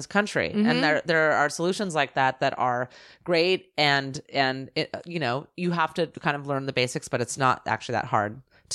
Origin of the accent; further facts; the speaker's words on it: Los Angeles, California, United States; I'm from California. I'm from LA.